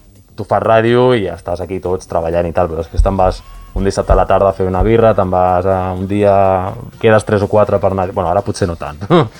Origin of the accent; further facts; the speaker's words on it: Terrassa, Catalonia, Spain; jo soc de Terrassa, doncs a Terrassa vaig estar, no sé si 4 o 5 anys fent